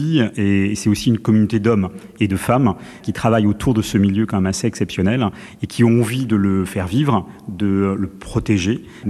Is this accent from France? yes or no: yes; South-West France, France; Je suis originaire du Sud-Ouest, donc je connaissais la mer